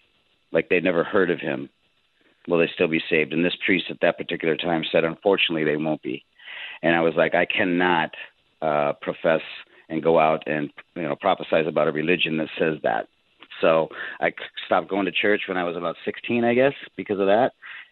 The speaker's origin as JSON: {"language": "English", "region": "South Dakota", "country": "United States", "tie": "born or raised there", "said": "I grew up Catholic in South Dakota, going to church every Sunday, and I was an altar boy"}